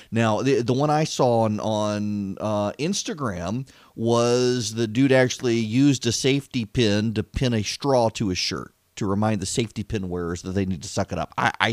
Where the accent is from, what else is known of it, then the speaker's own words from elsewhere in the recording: Louisiana, United States; I'm just from Louisiana. We're supposed to root for the Saints from Louisiana. It's kind of in our genes.